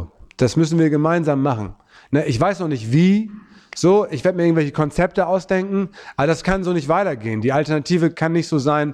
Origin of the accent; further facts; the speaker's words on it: Hamburg, Germany; Hamburg und Lokalpatriotismus und so, ne? Dass diese Stadt halt meine Heimat ist und die Heimat ist, die ich liebe